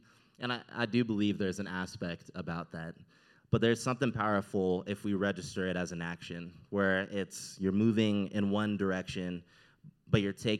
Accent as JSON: {"language": "English", "town": "Highlands Ranch", "region": "Colorado", "country": "United States", "tie": "born or raised there", "said": "I grew up in Highland Ranch. My brother, sister-in-law, they also know Highland Ranch real well."}